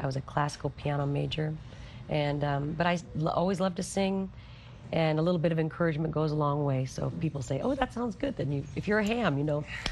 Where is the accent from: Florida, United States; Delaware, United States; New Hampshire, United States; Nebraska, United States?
Nebraska, United States; Omaha; also born or lived in Bay Area / Minneapolis; now in Kansas City, United States; I was from Omaha, but I spent some time in the Bay Area, I spent some time in Minneapolis, and then to Kansas City